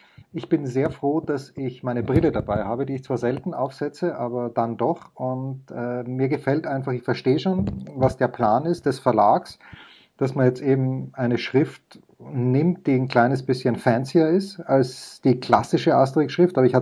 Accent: Austria; als Österreicher

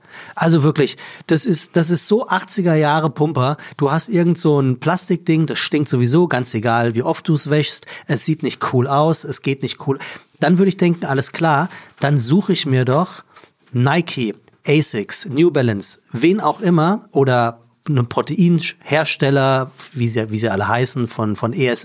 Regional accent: Frankfurt, Hesse, Germany; Für mich als Frankfurter natürlich Offenbach so eine Sache.

